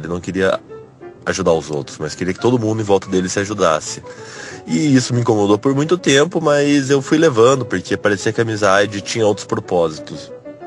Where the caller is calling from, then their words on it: Curitiba, Paraná, Brazil; sou de Curitiba.